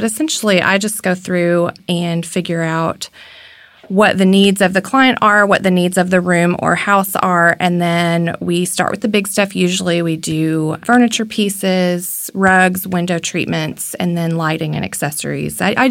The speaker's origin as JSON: {"language": "English", "town": "Mansfield", "region": "Texas", "country": "United States", "tie": "born or raised there", "lives_now": "Houston, United States", "said": "I'm from Mansfield, Texas, which is just outside of Fort Worth. Grew up there, went to school at UNT, met your son, and we were in Dallas, and then kind of made our way to Houston"}